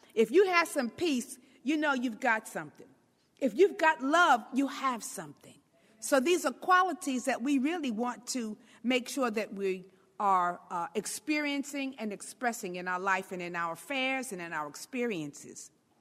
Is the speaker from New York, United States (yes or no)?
yes; New York, United States; You know, I'm a New Yorker